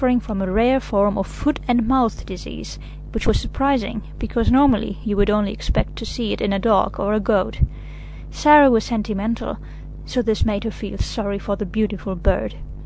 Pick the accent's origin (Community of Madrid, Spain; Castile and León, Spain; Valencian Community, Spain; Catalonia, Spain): Catalonia, Spain; born there; accent: Spanish and German; English is a second language; being both Spanish and German. I was born in Spain. As a matter of fact, I was born in Catalunya, which is a different region from Spain. We like to think it's a different country sometimes. My father is German, my mother is Catalan. I went to a German school until I was 18